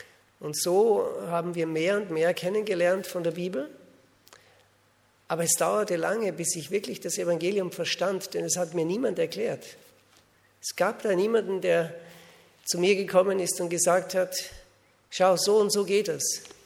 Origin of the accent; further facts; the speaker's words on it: Salzburg, Austria; now in Switzerland; Ich bin Österreicher. Ich bin in Österreich zum Glauben gekommen. Bei uns in Österreich sind sehr wenige Christen gewesen damals. Ich lebte im Salzburger Land, mitten in den Bergen.